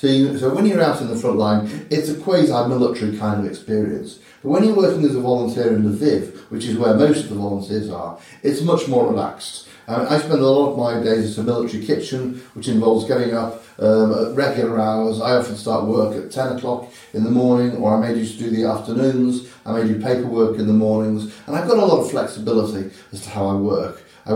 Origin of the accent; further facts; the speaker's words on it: England, United Kingdom; moved away as an adult; now in Ukraine; I'm from England, as you said. I came to Ukraine in early September 2023.